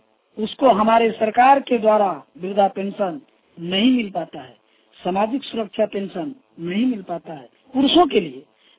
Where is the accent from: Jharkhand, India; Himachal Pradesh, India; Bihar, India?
Jharkhand, India; Rajdhanwar; ग्राम कारुड़ी, post कोरखार, थाना राजधनवार, जिला गिरिडीह के रहने वाला हूँ।